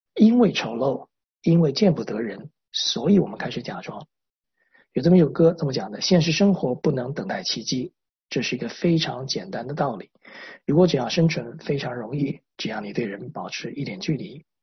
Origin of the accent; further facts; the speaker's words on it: China; 所以再回到我们中国文化里面，我们中国人讲，哎呀，人不为己，天诛地灭